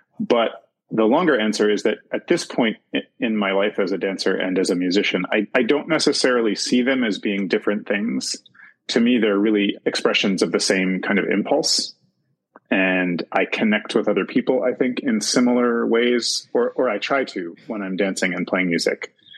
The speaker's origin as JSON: {"language": "English", "town": "Nellie's Ford", "region": "Virginia", "country": "United States", "tie": "born or raised there", "said": "So I grew up in Nellie's Ford, Virginia, which is actually where I'm speaking to you from right now."}